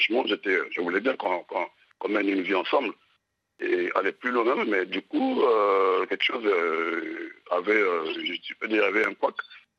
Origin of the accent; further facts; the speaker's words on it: Brazzaville, Republic of the Congo; now in Europe; moi, je suis congolais de Brazzaville, je suis ici en Europe